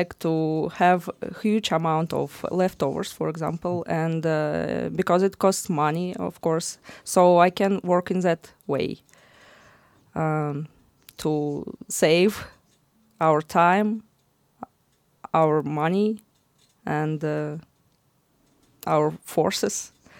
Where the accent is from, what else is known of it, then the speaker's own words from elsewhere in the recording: Russia; born there; English is a second language; So I was born in Russia. I was an architect there.